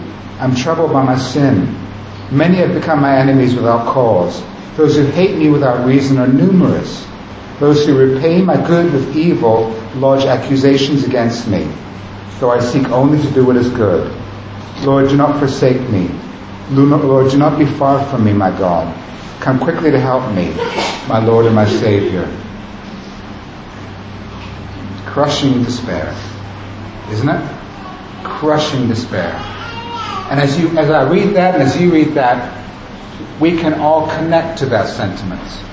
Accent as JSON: {"language": "English", "country": "United States", "said": "I'm an American, and I don't express my inner life that much."}